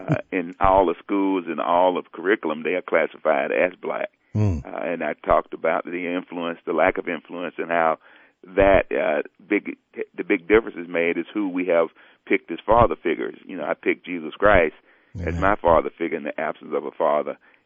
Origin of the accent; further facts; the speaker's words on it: Alabama, United States; I have, you know, ran into much opposition in growing up in Alabama as a black man.